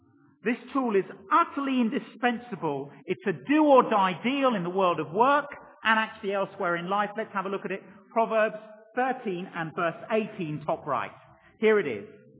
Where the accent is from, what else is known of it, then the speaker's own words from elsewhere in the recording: England, United Kingdom; I'm an Englishman.